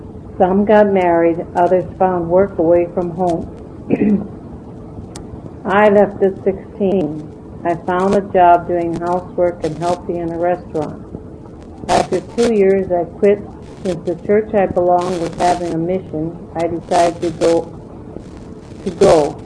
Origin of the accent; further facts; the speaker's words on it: Pennsylvania, United States; born there; I was born in Pennsylvania, the ninth of 15 children, 12 whom are still living. My parents were very good Christians, taught us all how to love and serve the Lord.